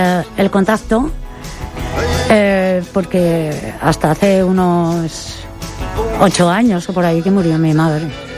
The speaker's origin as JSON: {"language": "Spanish", "region": "Asturias", "country": "Spain", "also_born_or_lived": "Madrid", "lives_now": "Benidorm, Spain", "said": "Pero nunca he perdido mis raíces, nunca las he perdido. Y yo estoy orgullosa de mi tierra y de ser asturiana. Pero toda mi vida, mi domicilio ha estado en Madrid. Menos ahora que llevo 16 años en Benidorm."}